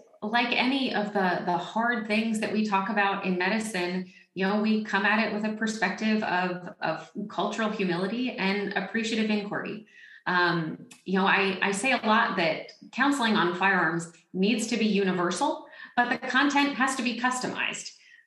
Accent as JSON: {"language": "English", "region": "Florida", "country": "United States", "tie": "born or raised there", "also_born_or_lived": "South Alabama", "said": "Yeah, so I grew up in Northwest Florida and South Alabama. I grew up in an entrenched gun culture"}